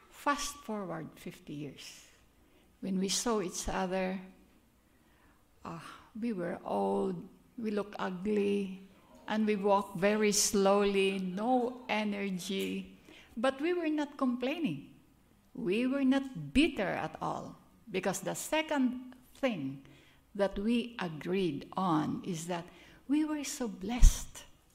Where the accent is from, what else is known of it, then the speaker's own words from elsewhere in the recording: Philippines; English is a second language; pardon me for my accent, I come from the Philippines. I would like to shed off the accent part, but at my age, no more.